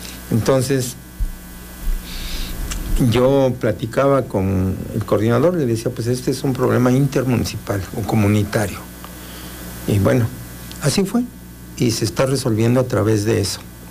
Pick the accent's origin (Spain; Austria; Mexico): Mexico; Xocotla; Entonces, nosotros nos regimos a través de usos y costumbres, porque yo soy de Xocotla.